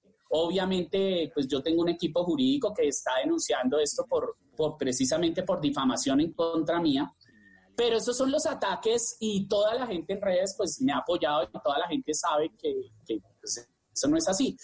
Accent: Colombia; somos alegres, somos honestos, el colombiano es honesto

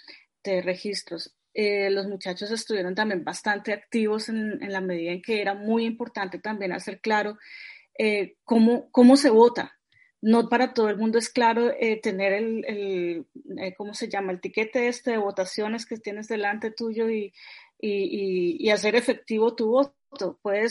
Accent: Colombia; now in Hamburg, Germany; perdí mi calidad de ciudadana como colombiana

